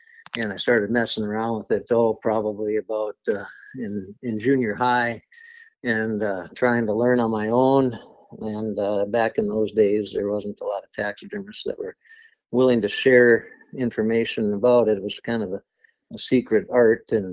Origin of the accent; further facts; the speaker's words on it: Rockford, North Dakota, United States; I grew up in North Dakota. I lived out in Rockford, North Dakota my whole life. Small town.